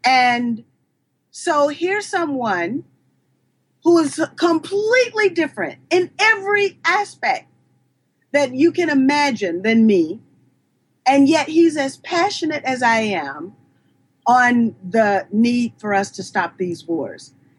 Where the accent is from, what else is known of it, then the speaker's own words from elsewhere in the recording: Atlanta, Georgia, United States; born there; And Bob Brady lives in Atlanta. I was born in Atlanta.